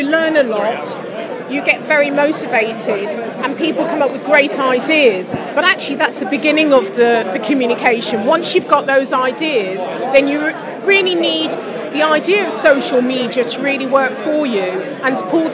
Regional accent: Leicester, East Midlands, United Kingdom; born there; Originally, I was born in Leicester, yes.

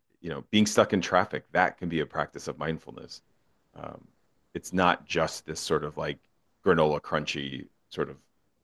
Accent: New Jersey, United States; I'm from Jersey. And so if you're on the highways in Jersey, we're not known to be very patient.

